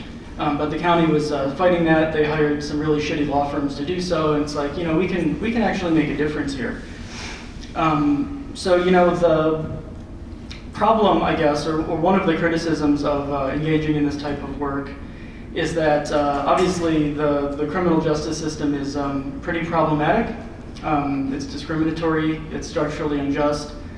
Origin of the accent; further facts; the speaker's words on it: Houston, Texas, United States; I'm from Houston, representing Houston DSA.